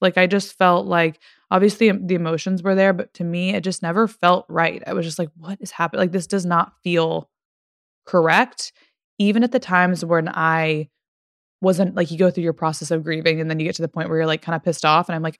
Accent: Fort Worth, Texas, United States; because I'm from Texas. It's close to my hometown in Fort Worth.

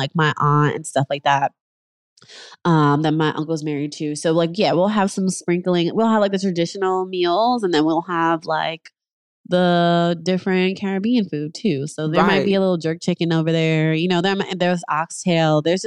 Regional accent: New York, United States; now in Los Angeles, United States; You know, I'm in LA. I'm originally from New York.

